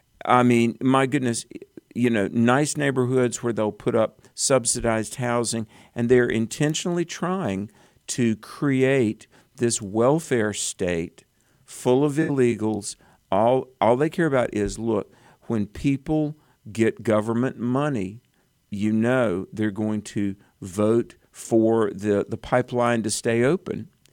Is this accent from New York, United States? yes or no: no; North Carolina, United States; In my home state of North Carolina, on a couple of occasions, people have asked me to consider running for this or that office.